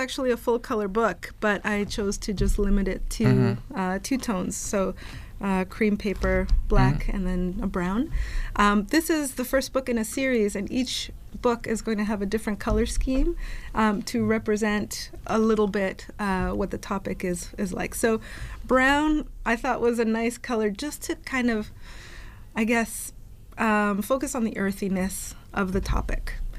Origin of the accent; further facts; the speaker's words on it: Toronto, Ontario, Canada; and I'm from Toronto. And Toronto is a very big city.